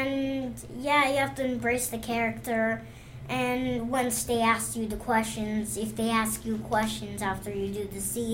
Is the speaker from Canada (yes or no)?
yes; Canada; it's the only sport I'm really proud of saying I'm Canadian